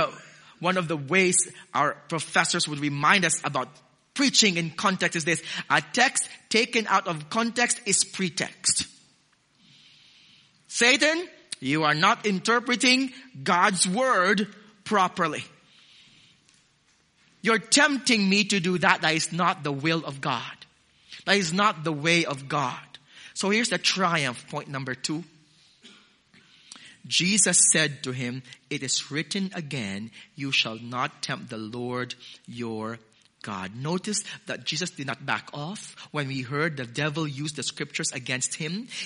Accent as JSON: {"language": "English", "country": "Philippines", "lives_now": "Australia", "said": "I'm not so Australian yet. I'm still so Filipino sometimes when I think. And even I'm transposing Australian dollars to Philippine peso."}